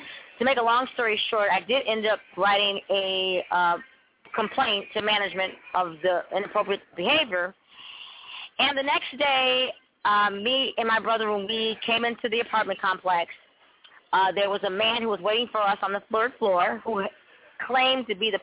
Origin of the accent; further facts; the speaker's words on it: Illinois, United States; also born or lived in Michigan; now in Detroit, United States; I'm not from Texas. I'm originally from Illinois, but I've lived in Michigan for the last decade, Detroit, Michigan.